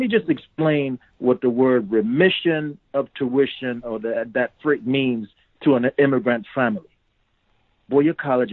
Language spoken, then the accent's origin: English; Silver Spring, Maryland, United States; I grew up in Silver Spring, Maryland. And I went to Springbrook High School